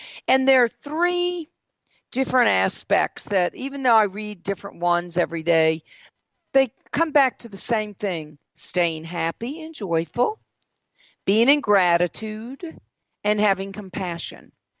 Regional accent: Mississippi, United States; also born or lived in South Carolina / Georgia; at least the southern parts that I lived in. I was from Mississippi and South Carolina, of course, Georgia.

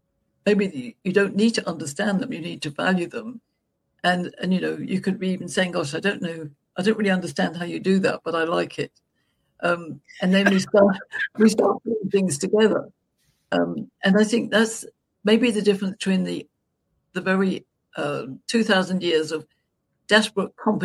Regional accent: United Kingdom; I'm a British grandmother, entrepreneur in my 70s

